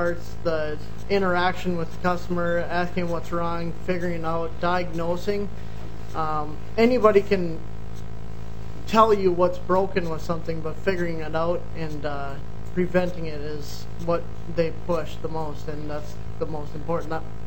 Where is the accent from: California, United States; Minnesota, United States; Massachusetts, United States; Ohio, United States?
Minnesota, United States; Rice; I'm from Rice, Minnesota. It's just north of St. Cloud. Grew up with a family, lived on a farm.